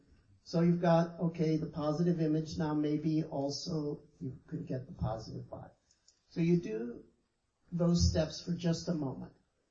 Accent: Los Angeles, California, United States; because I grew up in Los Angeles, and half of Los Angeles is not born in America. They're Mexicans.

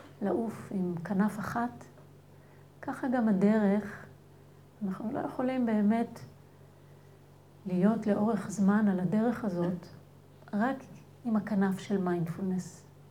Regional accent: Northern District, Israel; כשהייתי קטנה בקיבוץ, גדלתי בקיבוץ בצפון

